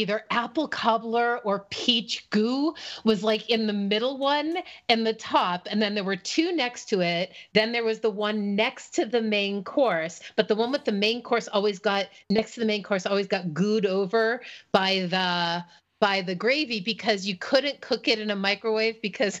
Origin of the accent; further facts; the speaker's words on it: New England, United States; So I grew up in New England.